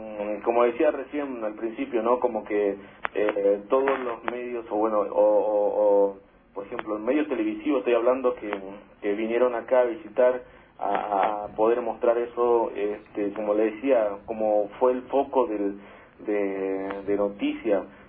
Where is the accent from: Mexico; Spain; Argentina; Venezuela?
Argentina; Chaco; soy del Chaco y estoy llamando desde acá. Y bueno, estamos aquí en el Departamento General Güemes, a la frontera con Formosa, 300 kilómetros de la capital del Chaco, sería Resistencia, ¿no? Entonces, estamos en una comunidad